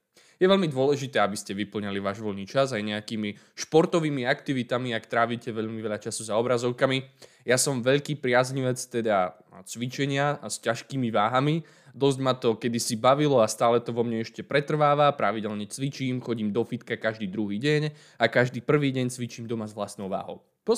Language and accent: Slovak; Bratislava, Bratislava Region, Slovakia; Keďže pochádzam z Bratislavy a momentálne žijem s mojou rodinou v Bratislave